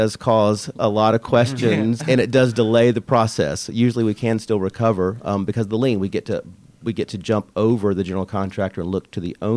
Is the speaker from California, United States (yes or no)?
no; Pensacola, Florida, United States; now in Atlanta, United States; I'm actually from Pensacola, but after going to law school in Virginia, came to Atlanta, worked right here at a firm in Buckhead, and have been in the area ever since.